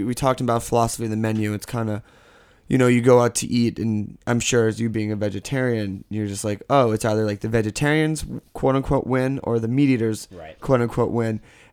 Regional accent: New York, United States; I think being a New Yorker is you always tend to follow your other New Yorkers to events.

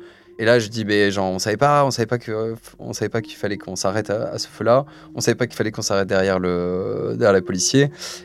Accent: France; on est juste des Français en visite, on est des touristes.

